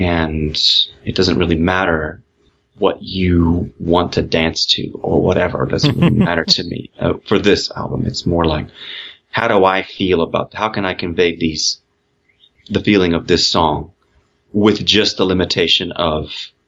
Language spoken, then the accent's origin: English; United States; Well, I am definitely American, but so I understand.